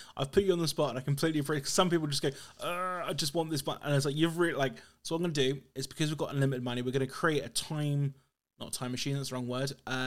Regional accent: United Kingdom; as a British person, we are so inherently awkward, we just can't help it, right?

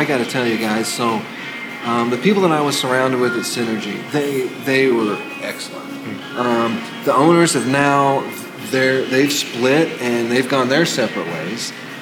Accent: Nashville, Tennessee, United States; moved away; I'm in Arizona, right? I'm from Nashville. It's where my heart will always be.

